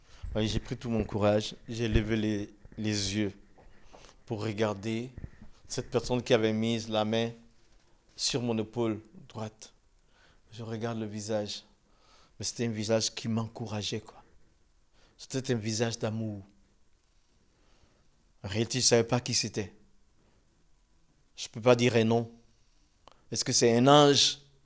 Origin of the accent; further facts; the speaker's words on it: Côte d’Ivoire; first language Dioula; French is a second language; parce que chez nous, en Côte d'Ivoire, on n'est pas arabophone.